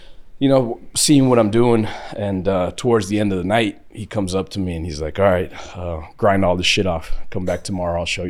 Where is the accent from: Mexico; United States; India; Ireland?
Mexico; But I'm from Mexico originally.